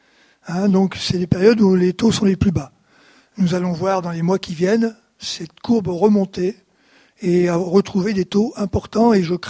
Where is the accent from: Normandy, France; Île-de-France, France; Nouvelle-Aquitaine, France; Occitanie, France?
Occitanie, France; Je viens d'Ariège, je ne sais pas si vous connaissez l'Ariège, mais c'est une région, une jolie région.